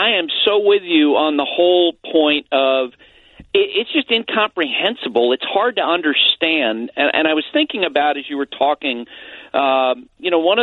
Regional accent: Vermont, United States; I grew up in Vermont, but I went to Vanderbilt in Nashville in the fall of 82

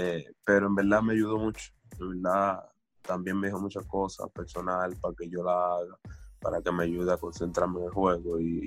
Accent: Dominican Republic; porque somos dominicanos, sabemos dónde venimos

